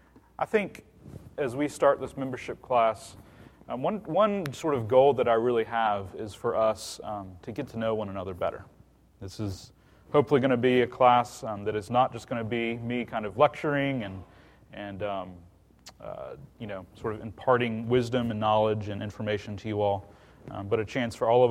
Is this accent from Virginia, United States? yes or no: yes; Virginia, United States; moved away as an adult; now in Dallas, United States; We moved to the Dallas-Fort Worth area in early August of this year. I grew up in Virginia.